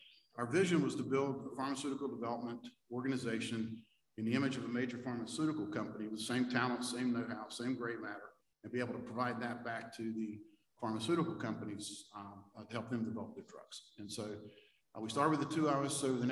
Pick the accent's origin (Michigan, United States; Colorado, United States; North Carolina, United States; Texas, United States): North Carolina, United States; Shelby; I grew up in Shelby, which is about an hour west of Charlotte